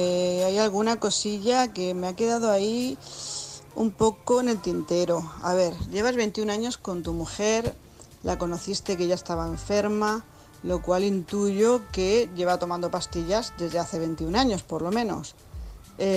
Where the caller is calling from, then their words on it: Tarragona, Catalonia, Spain; corresponsal de Tarragona